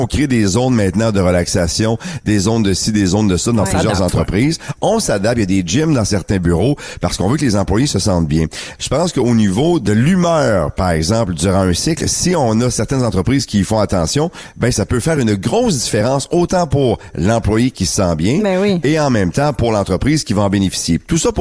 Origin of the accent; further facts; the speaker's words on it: Quebec, Canada; une tendance qu'on verra de plus en plus ici chez nous au Québec.